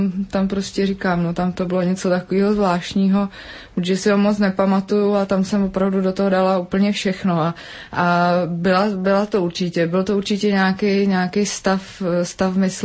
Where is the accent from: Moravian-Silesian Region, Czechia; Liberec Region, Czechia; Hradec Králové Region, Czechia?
Liberec Region, Czechia; Jablonec nad Nisou; protože já jsem z Jablonce nad Nisou, tak my jsme prostě projížděli Jizerský hory už v 5. třídě